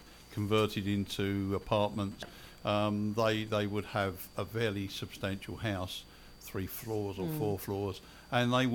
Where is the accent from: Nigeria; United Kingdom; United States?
United Kingdom; Manor Park, London; I grew up in the East End of London. Yep. Born in Forest Gate, lived in Manor Park.